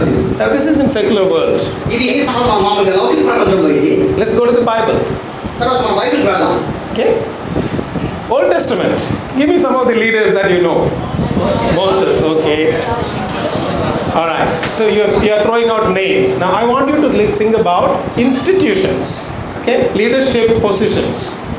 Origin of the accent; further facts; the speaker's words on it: India; you know, we are all Indian, so let me pick up an Indian.